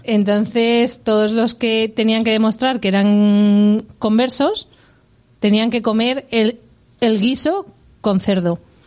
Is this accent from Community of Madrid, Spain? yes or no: yes; Madrid, Community of Madrid, Spain; cómo somos los madrileños.